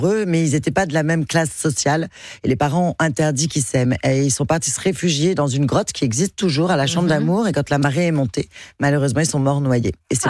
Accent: Biarritz, Nouvelle-Aquitaine, France; Ah le rêve, ah, c'est chez moi, je suis de Biarritz.

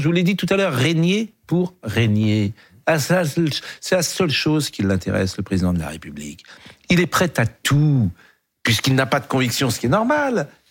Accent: France; Nous sommes des Français avant

